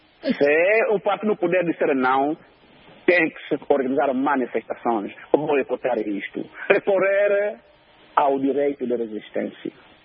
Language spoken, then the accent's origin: Portuguese; Necuto, Cabinda, Angola; eu que sou de Necuto